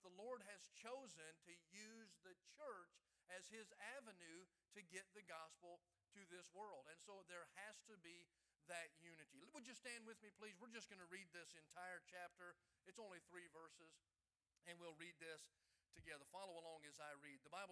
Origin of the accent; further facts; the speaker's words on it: Lincoln, Illinois, United States; I grew up in Lincoln, Illinois. All of you know where Lincoln is.